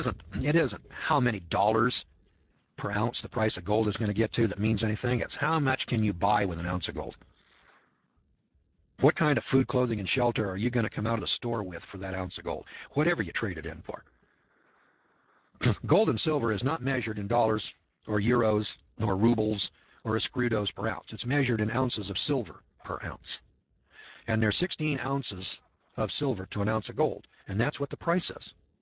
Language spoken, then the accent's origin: English; Eureka, California, United States